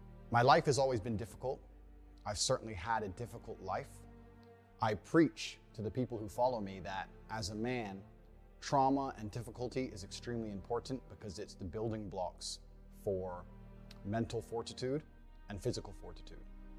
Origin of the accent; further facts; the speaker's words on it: Chicago, Illinois, United States; I grew up in South Side of Chicago. I'm obviously a person of color.